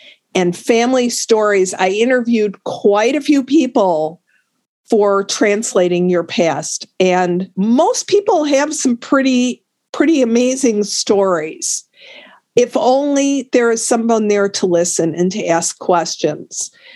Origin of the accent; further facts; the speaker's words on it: United States; I'm an American. I know how to do an individual.